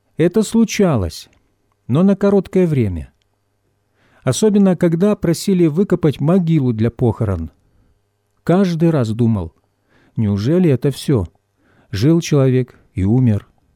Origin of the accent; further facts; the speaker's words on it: Bedryagi, Kharkiv Oblast, Ukraine; born there; Родился я в Харьковской области, в поселке Бедряги.